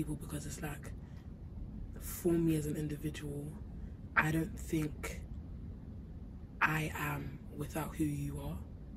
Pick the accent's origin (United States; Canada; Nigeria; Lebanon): Nigeria; The way I describe my identity is, I would obviously say that I'm a Nigerian girl.